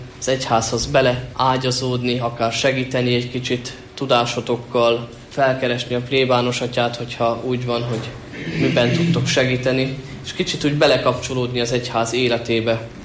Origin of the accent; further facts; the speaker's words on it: Gyöngyöspata, Heves, Hungary; Gyöngyöspataról származom. Általános iskolámat részben ott helyben, részben pedig itt Gyöngyösen az egyes iskolában végeztem. Majd pedig elkerültem Esztergomba